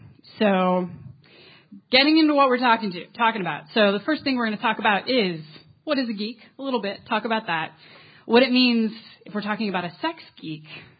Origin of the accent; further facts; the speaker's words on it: Midwest, United States; I grew up in the Midwest, and you, of course, these days you get a lot of abstinence-only programs